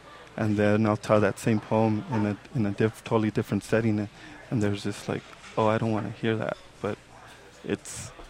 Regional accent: Los Angeles, California, United States; because although I grew up in East Los Angeles, I've had the privilege, which very few get, to be able to venture off and go to UC Berkeley

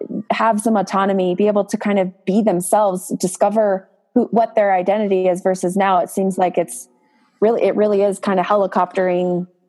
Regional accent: San Jose, California, United States; I wonder if I practiced in my hometown of like San Jose, California, I wonder, would I have the same barriers come up

